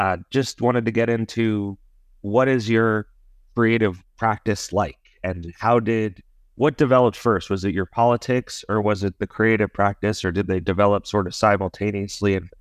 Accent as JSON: {"language": "English", "country": "United States", "said": "I am 26 from the United States."}